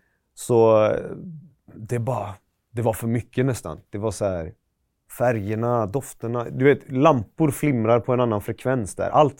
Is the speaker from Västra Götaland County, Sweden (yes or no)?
yes; Gothenburg, Västra Götaland County, Sweden; Jag är från Västra Frölunda-hållet. Jag bodde i typ Högsbo, Penninggången. Jag har hängt lite i Majorna.